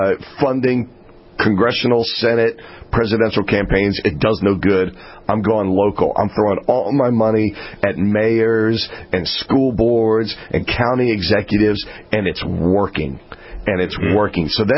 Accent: Maryland, United States; born there; now in Virginia, United States; I'm in Virginia. Maryland, I can't move back to. I love my state. I was born in Maryland, but it's gone.

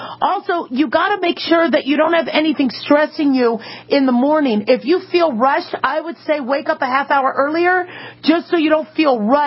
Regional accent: Las Vegas, Nevada, United States; Ooh, Travis is calling from Las Vegas, my hometown.

